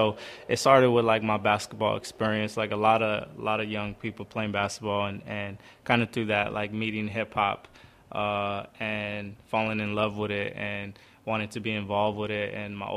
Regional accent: Bakersfield, California, United States; Originally from a small, I'm from the Central Valley, from East Bakersfield. If a lot of people are familiar with, like, the Central Valley, it's really hot. My family moved there a long time ago to work agriculture, like working the grapes.

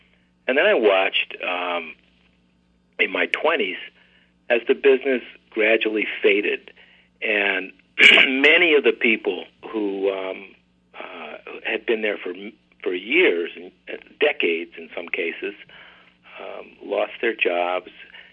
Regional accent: San Francisco, California, United States; moved away as an adult; now in Martha's Vineyard, United States; No, I grew up in San Francisco.

